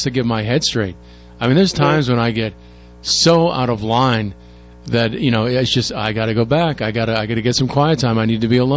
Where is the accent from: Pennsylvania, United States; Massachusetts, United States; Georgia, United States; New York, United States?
Massachusetts, United States; Boston; born there; also born or lived in Connecticut; Well, I was born in Boston, and I lived in Connecticut and Massachusetts for about 28 years, so I'm very familiar with the climate.